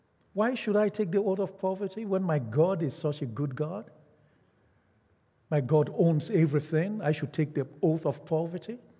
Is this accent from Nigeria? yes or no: yes; Nigeria; now in Canada; Yes, I still am Nigerian. Yes, I'm still Canadian. Yes, I'm still all of that in the natural.